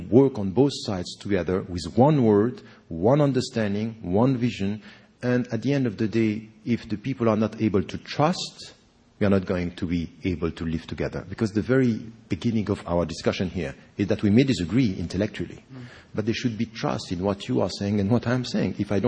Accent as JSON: {"language": "English", "region": "Geneva", "country": "Switzerland", "tie": "born or raised there", "also_born_or_lived": "Egypt", "said": "I'm a Swiss citizen. So I was born and raised in Geneva, and I did my study there. And then I went to Egypt for my Islamic sciences, and I was trained there. But originally I am from Egypt."}